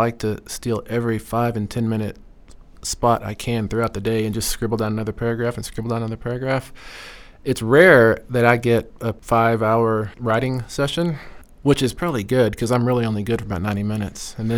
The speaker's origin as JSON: {"language": "English", "country": "United States", "said": "I think it might come down to the fact that I'm Blackfeet. I'm American Indian."}